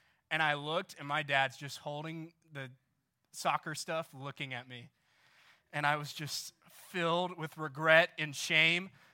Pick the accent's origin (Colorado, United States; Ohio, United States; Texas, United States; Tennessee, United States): Texas, United States; Coppell; So I grew up, a little bit about me. I grew up in Dallas. I grew up in Coppell, which is like 20 minutes west of here. And I grew up playing soccer, okay?